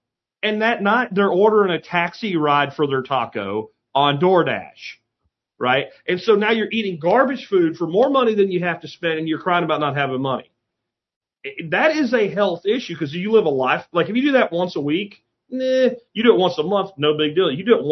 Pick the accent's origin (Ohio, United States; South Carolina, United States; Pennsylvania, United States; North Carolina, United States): Pennsylvania, United States; I grew up in rural Pennsylvania too.